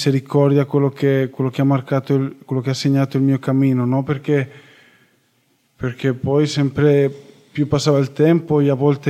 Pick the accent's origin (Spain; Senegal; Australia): Spain; Italian is a second language; ho 26 anni, vengo dalla Spagna